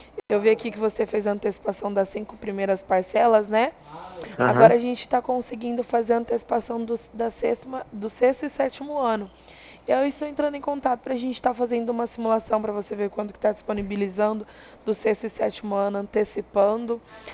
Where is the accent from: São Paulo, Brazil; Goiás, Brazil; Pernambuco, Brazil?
São Paulo, Brazil; Ribeirão Preto; Sou de Ribeirão.